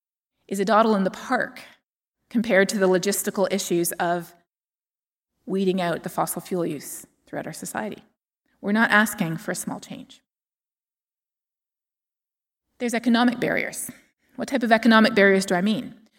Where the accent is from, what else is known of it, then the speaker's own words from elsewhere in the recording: Toronto, Ontario, Canada; I grew up in Toronto, and I remember my family talking about Hurricane Hazel, even though it happened decades before I was born.